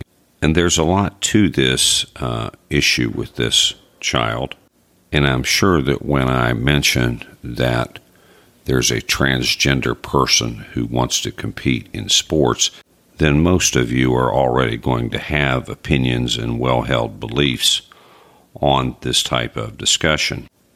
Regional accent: West Virginia, United States; My hometown and home state college team is the West Virginia Mountaineers

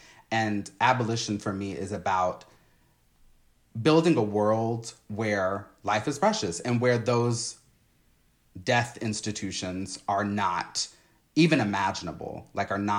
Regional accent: Texas, United States; maybe that was just in my hometown, but it kind of feels like a Texas thing

